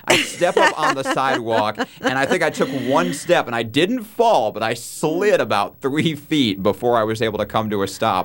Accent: Michigan, United States; Of course, I'm from Michigan, so

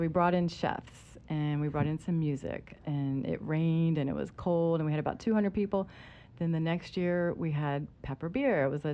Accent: Raleigh, North Carolina, United States; I'm from Raleigh.

